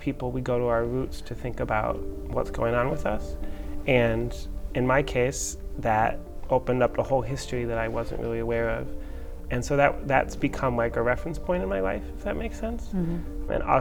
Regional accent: Ann Arbor, Michigan, United States; I grew up in Ann Arbor, Michigan, and I have two brothers.

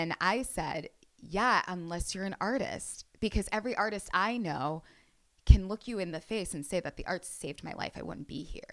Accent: Jamaica; I can, but that's because I'm Jamaican.

